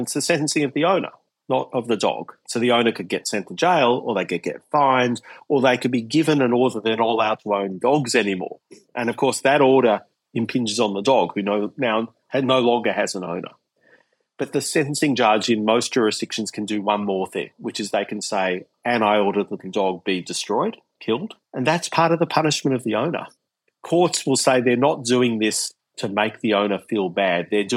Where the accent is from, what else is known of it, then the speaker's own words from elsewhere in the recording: Victoria, Australia; in my home state of Victoria